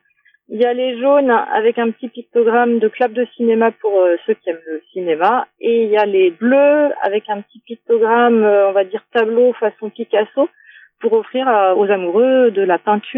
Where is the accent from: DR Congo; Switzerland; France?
France; Saint-Juvat, Brittany; moi je suis de Dinan, enfin de Saint-Juvas à côté de Dinan